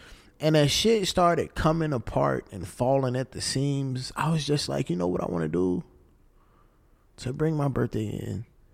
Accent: Hopkins Park, Illinois, United States; I am from Hopkins Park, Illinois. Pembroke Township, if you will. Specifically, very first crib I grew up in, a place called, well, I was in North Hopkins, Dark Side

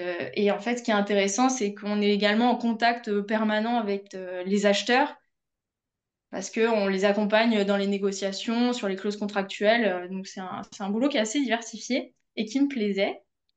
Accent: Auvergne-Rhône-Alpes, France; now in Toulouse, France; j'ai 27 ans, je viens de Haute-Savoie et j'ai un parcours en droit.

